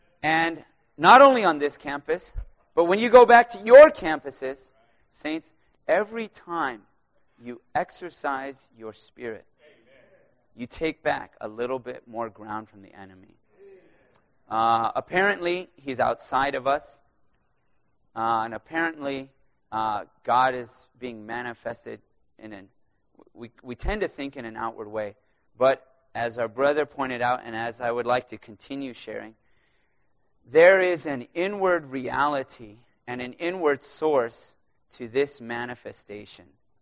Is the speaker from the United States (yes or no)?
yes; San Diego, California, United States; I'm from San Diego.